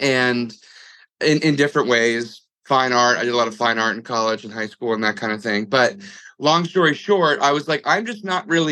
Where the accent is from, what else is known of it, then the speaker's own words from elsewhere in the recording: Princeton, New Jersey, United States; I'm taking the call from my childhood bedroom. I grew up in Princeton. I went to Princeton Day School for 13 years, kindergarten all the way through 12th grade.